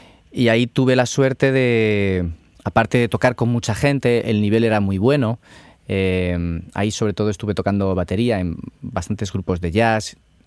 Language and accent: Spanish; Madrid, Community of Madrid, Spain; moved away as an adult; also born or lived in Italy; Era un bajo en una barriada de Madrid. Yo soy de Madrid y estuve allí viviendo hasta los 21, 22 años.